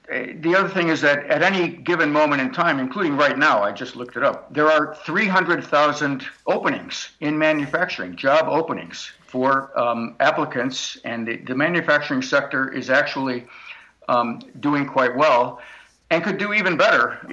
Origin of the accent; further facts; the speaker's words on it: Rochester, New York, United States; When I was growing up in Rochester, New York, 50,000 people worked for Eastman Kodak.